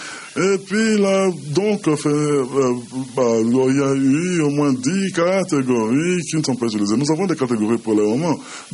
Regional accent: Tunisia; je viens de la Tunisie.

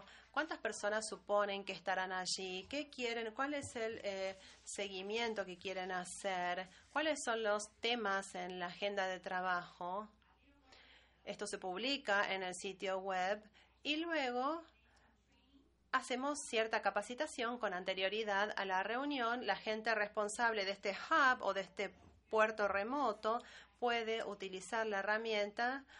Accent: Brazil; soy de Brasil, soy fellow.

